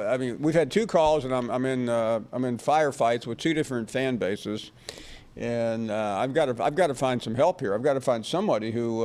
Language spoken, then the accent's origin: English; Memphis, Tennessee, United States; I grew up in Memphis for the University of Memphis Tigers. And the biggest rival as a kid was Louisville.